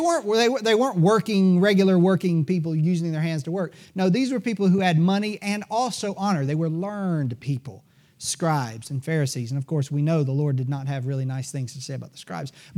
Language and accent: English; South Carolina, United States; I'm from South Carolina, so I can only speak to that.